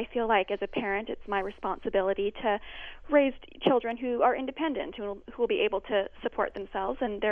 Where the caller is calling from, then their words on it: Greensboro, North Carolina, United States; I'm currently raising three young boys in the United States